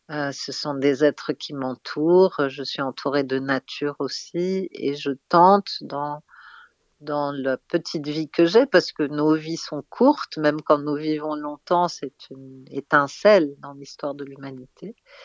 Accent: Russia; En tant que Russe, vous pensez bien que cette guerre me touche.

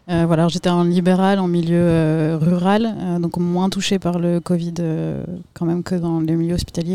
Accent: Bordeaux, Nouvelle-Aquitaine, France; born there; Moi je suis née à Bordeaux, où j'ai fait mes études d'infirmière, j'étais infirmière.

